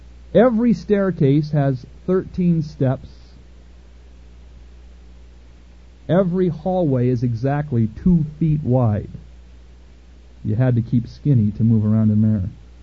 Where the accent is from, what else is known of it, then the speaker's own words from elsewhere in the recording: San Jose, California, United States; One of the most unusual homes ever constructed is in my hometown, San Jose, California.